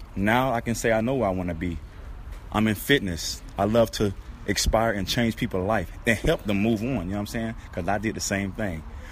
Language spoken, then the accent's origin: English; Miami, Florida, United States; Wow, I'm out of Miami, Florida.